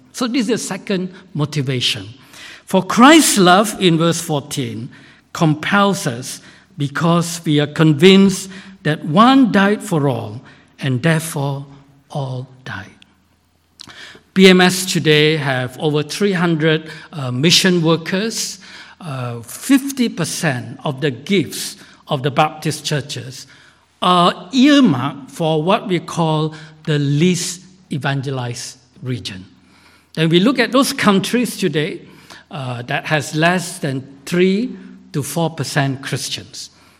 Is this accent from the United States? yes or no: no; Malaysia; I grew up in Malaysia as a young boy in secondary school. 2,000 students, 1,900 are Muslims in Malaysia. I grew up in North Malaysia. I've never met a Christian in my life until I was 17 years old.